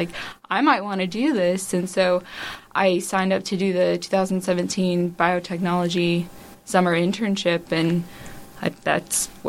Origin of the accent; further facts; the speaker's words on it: Little Rock, Arkansas, United States; Okay, so I'm originally from Little Rock, but when I was looking for a college to go to, I wanted something that was a little bit farther away from home, but not too far